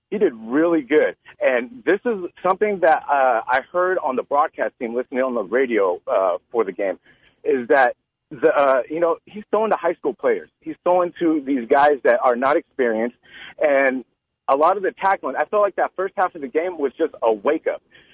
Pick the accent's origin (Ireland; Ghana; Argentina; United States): United States; Oakland, California; Even though I grew up in Oakland, I feel like I'm the Killmonger of the Chargers.